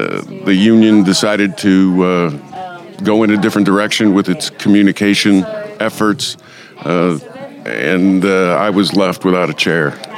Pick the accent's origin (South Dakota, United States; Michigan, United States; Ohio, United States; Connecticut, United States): Ohio, United States; Cleveland; moved away as an adult; now in Las Vegas, United States; Yes, I grew up in Cleveland. I worked in newspapers on both sides of town.